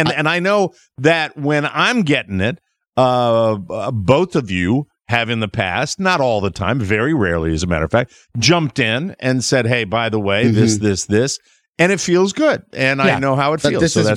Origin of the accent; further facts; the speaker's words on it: Ireland; I said, I'm Irish. I do everything for credit.